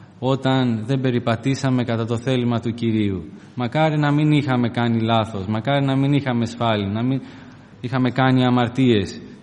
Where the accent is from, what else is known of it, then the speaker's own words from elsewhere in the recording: Naxos, South Aegean, Greece; now in Athens, Greece; Εγώ, αδέλφια, είμαι από την Άξο, όπως σας είπε και ο αδερφός. Έχω μεγαλώσει εκεί. 7 χρόνια πήγα στην Αθήνα, 7 χρόνια γύρισα πίσω πάλι στην Άξο, αλλά τα τελευταία 2 χρόνια είμαι στην Αθήνα.